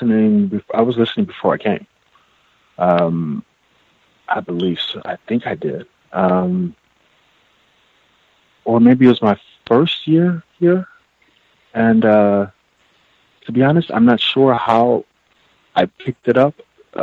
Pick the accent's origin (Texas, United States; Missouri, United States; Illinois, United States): Illinois, United States; Alton; born there; I was born in Alton, Illinois.